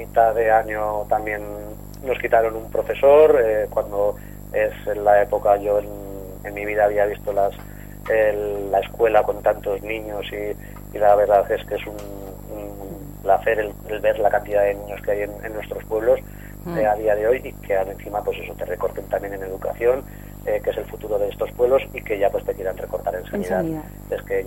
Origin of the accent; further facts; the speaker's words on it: Azuara, Aragon, Spain; aquí en Azuara, por ejemplo, yo te hablo ya de lo que más conozco, ¿no? Que es mi pueblo.